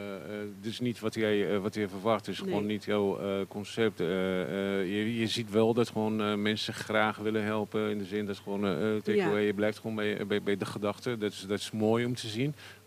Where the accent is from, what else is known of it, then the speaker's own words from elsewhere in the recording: Barcelona, Catalonia, Spain; now in Netherlands; Ik kom eigenlijk uit Barcelona.